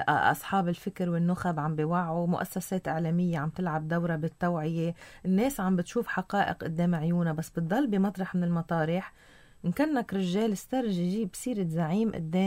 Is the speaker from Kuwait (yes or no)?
no; Lebanon; أنا نحن مثلا لبنانيين حاطين ودائع بالدولار